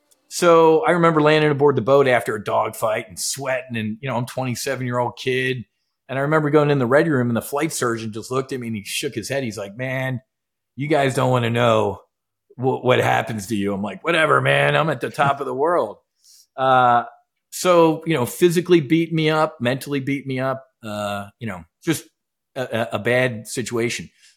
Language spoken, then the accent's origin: English; New Jersey, United States; But, you know, I grew up on the Jersey Shore, the real one, not the MTV one, but I grew up on the Jersey Shore. I love the beach. I love the ocean.